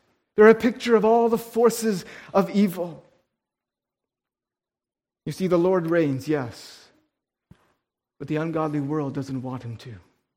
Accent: British Columbia, Canada; I grew up in the Fraser Valley on the West Coast.

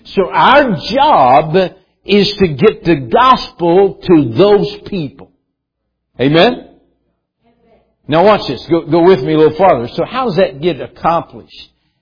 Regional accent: West Virginia, United States; I'm from West Virginia. We have our own English dialect.

